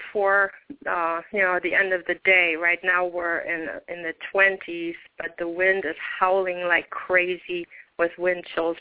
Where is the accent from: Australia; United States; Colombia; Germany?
Germany; I grew up in Germany.